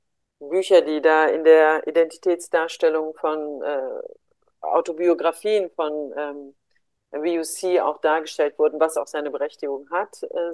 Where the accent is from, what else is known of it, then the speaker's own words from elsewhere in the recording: Duisburg, North Rhine-Westphalia, Germany; aber ich bin im Duisburger Norden, in Duisburg-Hamborn groß geworden